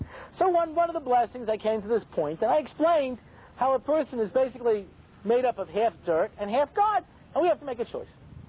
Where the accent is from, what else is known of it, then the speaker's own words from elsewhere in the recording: New York, United States; now in California, United States; Now, I moved to California. One of the reasons was because I grew up in New York and I hated snow.